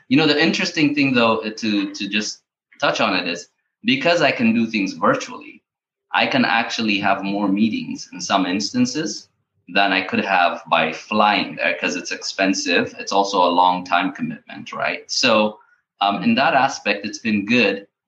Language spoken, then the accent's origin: English; Ethiopia; I'm originally from Ethiopia as well.